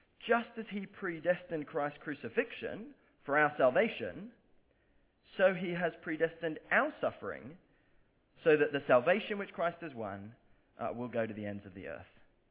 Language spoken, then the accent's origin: English; England, United Kingdom; born or raised there